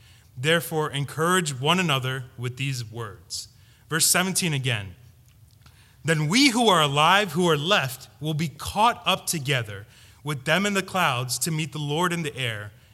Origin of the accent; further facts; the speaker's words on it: Philadelphia, Pennsylvania, United States; I was born and raised in Philly.